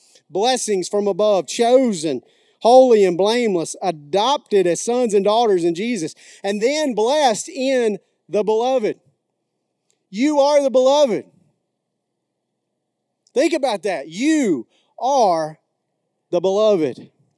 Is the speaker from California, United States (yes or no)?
no; McCalla, Alabama, United States; Sorry, I'm from McCalla, Alabama. You can take him out of McCalla, but obviously can't take the McCalla wrestling out of the boy.